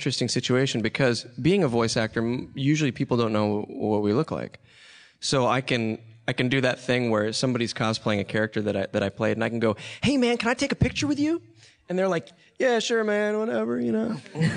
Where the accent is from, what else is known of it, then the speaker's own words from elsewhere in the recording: Nashville, Tennessee, United States; Yes. Okay. I grew up in Nashville.